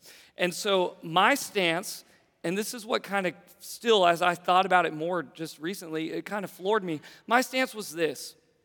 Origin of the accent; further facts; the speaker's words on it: Seattle, Washington, United States; I grew up in Seattle, like I've mentioned many times, and Seattle was a hotbed at that time in high school for the homosexuality movement.